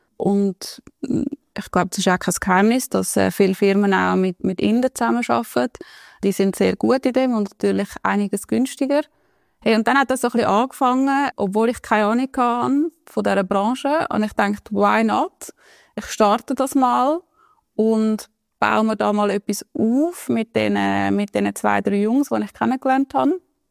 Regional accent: Switzerland; accent: Swiss Standard German; ich als Schweizerin komme dann irgendwie auf Berlin und die Meetings, rede so ein bisschen mit meinem Schweizer Hochdeutsch dort.

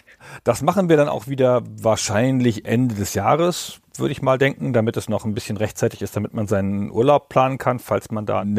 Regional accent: Hanover, Lower Saxony, Germany; Und außerdem ist es Hannover, wo man richtiges Hochdeutsch spricht. Das ist immer sehr schön, da hinzukommen in meine alte Heimat.

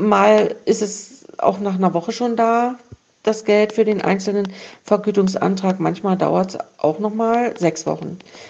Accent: East Germany, Germany; Ich bin ja in der DDR groß geworden.

